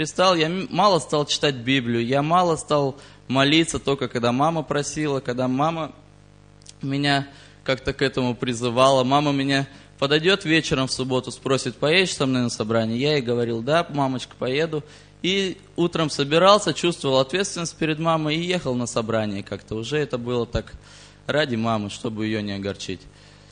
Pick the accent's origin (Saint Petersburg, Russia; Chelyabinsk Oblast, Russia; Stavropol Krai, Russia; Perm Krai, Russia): Saint Petersburg, Russia; я из Санкт-Петербурга приехал.